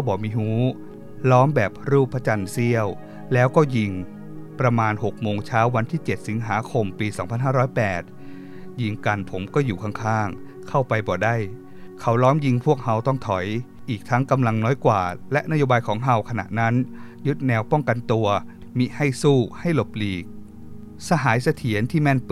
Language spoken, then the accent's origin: Thai; Nakhon Phanom, Thailand; ในฐานะที่ข้าพเจ้าเป็นลูกหลานชาวนานครพนมเกิดและโตที่นั่น